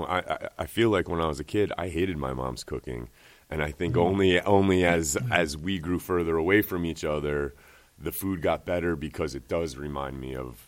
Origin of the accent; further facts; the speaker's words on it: Catskill, New York, United States; You know, even though I grew up in Catskill, Hunter Mountain was a short drive away.